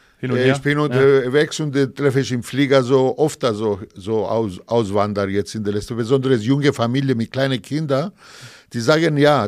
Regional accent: Cyprus; first language Greek; German is a second language; waren wir Kolonie bis 1960 von England und unsere Sprache natürlich ist Griechisch, aber wir haben unseren Dialekt, aber als zweite Sprache. Und wenn ein Zyprioter eine Fremde sieht, der spricht ihm Englisch.

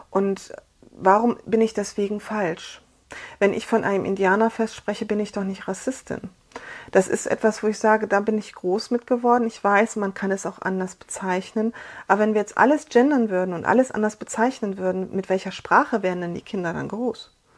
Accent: Radebeul, Saxony, Germany; ich komme aus der Nähe von Radebeul, da ist alles

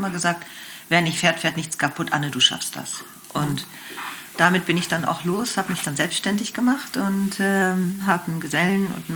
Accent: Unna, North Rhine-Westphalia, Germany; born or raised there; also born or lived in Lake Constance

